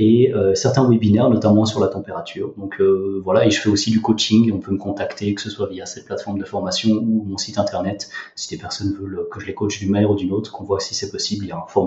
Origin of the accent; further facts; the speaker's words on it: Switzerland; born there; je suis en Suisse, effectivement je suis né en Suisse aussi